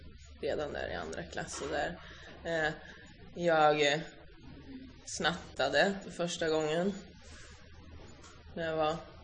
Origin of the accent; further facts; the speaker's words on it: Södertälje, Stockholm County, Sweden; also born or lived in Finland; Jag är född här i Sverige. Jag har bott i Finland 2 gånger. Och allt det här fram till jag var 8 år. Så vi har flyttat jättemycket fram och tillbaka. Vi flyttade till Södertälje när jag var 8 år. Och där har jag också bott.